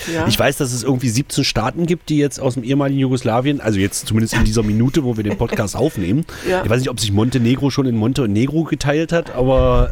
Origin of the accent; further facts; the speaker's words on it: East Germany, Germany; Ich glaube, am ehesten würde ich mich als Ossi bezeichnen.